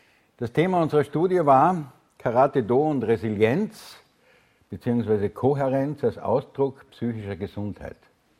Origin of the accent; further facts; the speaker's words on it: Graz, Styria, Austria; weil ich komme aus dem Südosten von Österreich, aus der schönen Universitätsstadt Graz. Und das ist im Bundesland Steiermark.